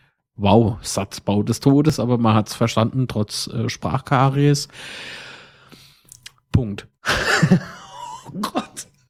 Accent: Kaiserslautern, Rhineland-Palatinate, Germany; Und du wirst halt gefragt, von wo kommst du dann? Und dann sagst du Kaiserslautern, so, ey, FCK, weißt du, wir sind schon bekannt

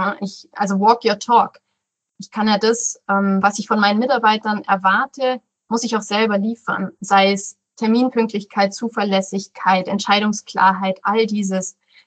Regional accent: Rosenheim, Bavaria, Germany; Ich bin in Rosenheim aufgewachsen.

